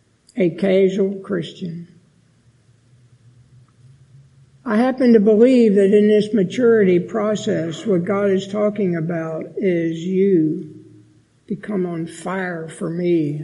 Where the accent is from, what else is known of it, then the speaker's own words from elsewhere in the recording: Pennsylvania, United States; Some of you know that I'm from Pennsylvania. I was born in Pennsylvania